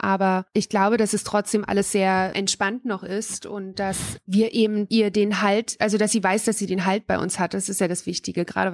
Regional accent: East Germany, Germany; Und ich bin ja in der DDR aufgewachsen, bis ich 14 war

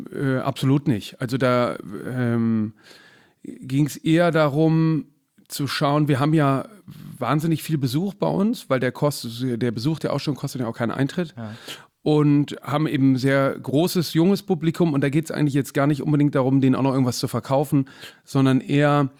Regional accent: Cologne, North Rhine-Westphalia, Germany; born there; Also ich bin eben in Anfang der 80er Jahre in Köln geboren.

